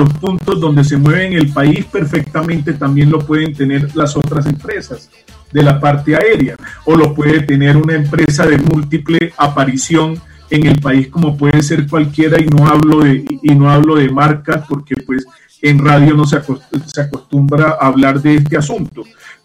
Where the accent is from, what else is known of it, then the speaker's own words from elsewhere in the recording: Barranquilla, Atlántico, Colombia; yo soy de Barranquilla Atlántico y sé cómo es la aviación en Colombia.